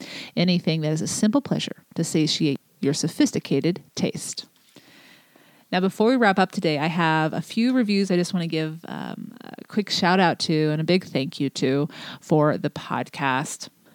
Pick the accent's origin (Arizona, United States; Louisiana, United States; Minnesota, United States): Louisiana, United States; With growing up in South Louisiana and being of French and Cajun descent, I have always had a fascination with the French.